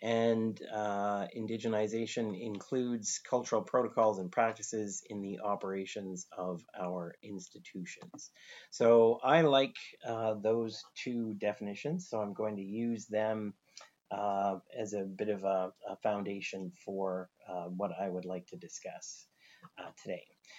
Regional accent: Alberta, Canada; I was born in Treaty 8 territory in Alberta and grew up in Treaty 6, 7, and 8 territory in Alberta.

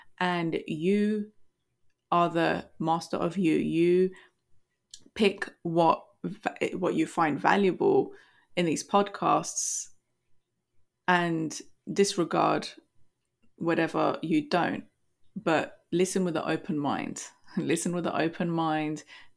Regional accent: London, United Kingdom; also born or lived in Kurdistan, Iraq; now in United States; I was born in Kurdistan, Iraq. I was raised in London in the UK, and I now reside in the USA.

